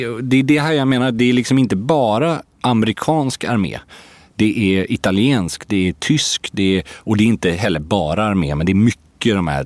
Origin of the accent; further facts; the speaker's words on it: Gothenburg, Västra Götaland County, Sweden; jag är ju liksom från Göteborg